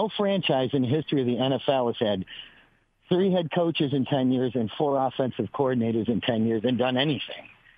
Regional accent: Detroit, Michigan, United States; now in Las Vegas, United States; Well, I'm in Vegas, so. Yeah. So anyways, I'm from Detroit.

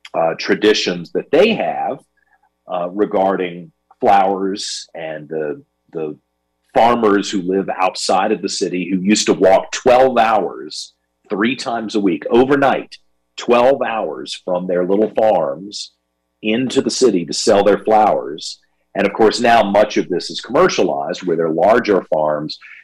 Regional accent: Richmond, Virginia, United States; But one of my observations coming back, and remember, Richmond's my hometown, so I hope you'll take this as a critique rather than an ugly criticism from some out-of-town person who doesn't like you.

